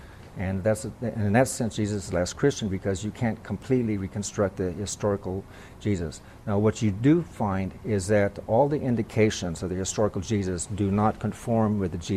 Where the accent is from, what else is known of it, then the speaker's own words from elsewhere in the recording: Houston, Texas, United States; If I go back home, I go to Houston, because Houston's my home. I was born here in Texas, so if I go back home, that's where I go back home.